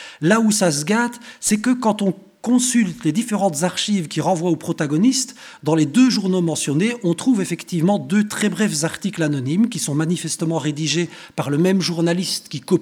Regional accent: Belgium; défaut supplémentaire, je suis belge, je dis 78 au lieu de dire

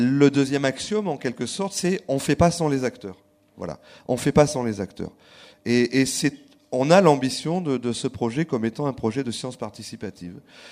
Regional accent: Bordeaux, Nouvelle-Aquitaine, France; c'était une journée importante parce que je suis bordelais

